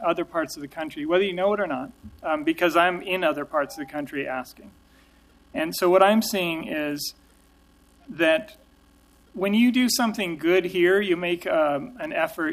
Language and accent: English; Bellingham, Washington, United States; I'm from Bellingham, Washington, so I'm going to give you another perspective than the local groups.